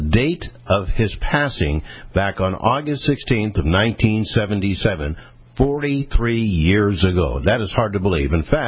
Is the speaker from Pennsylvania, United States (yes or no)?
yes; Pennsylvania, United States; It was in my hometown up in Pennsylvania